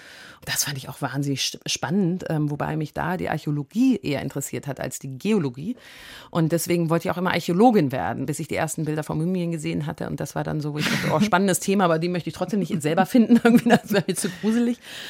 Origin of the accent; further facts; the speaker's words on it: Großburgwedel, Lower Saxony, Germany; Also Großburg-Wedel war früher ein wahnsinnig schöner Ort, wo ganz viele junge Familien waren.